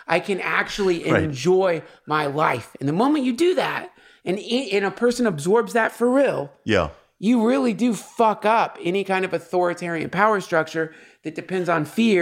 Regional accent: St. Simons Island, Georgia, United States; I grew up in St. Simons Island, Georgia, or I spent my childhood there, and I go back there sometimes

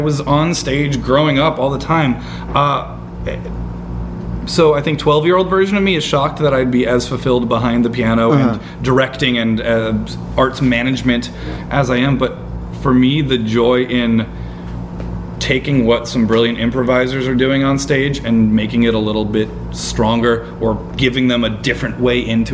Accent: Boston, Massachusetts, United States; also born or lived in Chicago, United States; I love Boston. I grew up in Boston.

